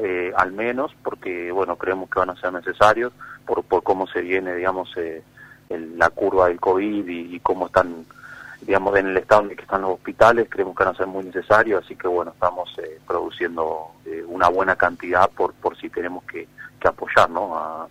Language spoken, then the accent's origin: Spanish; Santa Fe, Argentina; No puedo regresar a la ciudad donde resido actualmente, entonces me volví a mi ciudad natal, que es La Rosa, Santa Fe